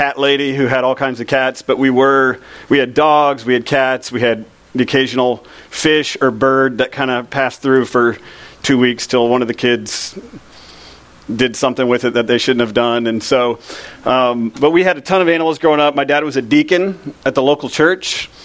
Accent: Lakeland, Florida, United States; now in Lutz, United States; I grew up in Lakeland, Florida, good old Polk County, as Jake has many times made fun of me for.

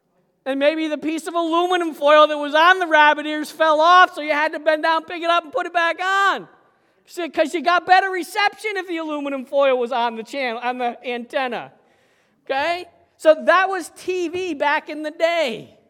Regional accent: Massena, New York, United States; When we were growing up, now, here, I grew up in Messina, right?

